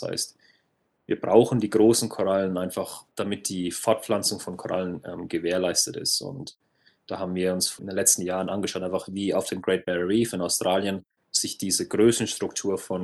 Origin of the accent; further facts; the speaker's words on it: Bad Neustadt, Bavaria, Germany; accent: Franconian; Das kann der Akzent vielleicht schon ein bisschen verraten. Ich komme aus dem Frankenland. Ich komme aus der Nähe von Würzburg in der Rhön, genauer gesagt Bad Neustadt, ein kleiner Ort mit 15.000 Einwohnern. Habe da eigentlich meine komplette Kindheit verbracht.